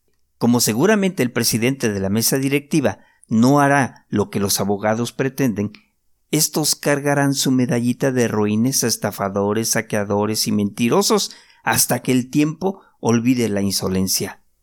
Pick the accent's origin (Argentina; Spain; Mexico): Mexico; Ni modo, así somos los mexicanos.